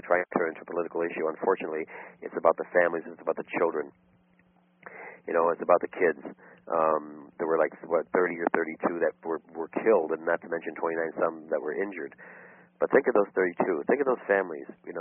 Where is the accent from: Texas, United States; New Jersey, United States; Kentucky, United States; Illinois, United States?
Illinois, United States; Chicago; I've been on radio and television for over 20 years in Chicago and worldwide. I am from Chicago. I was born and raised here.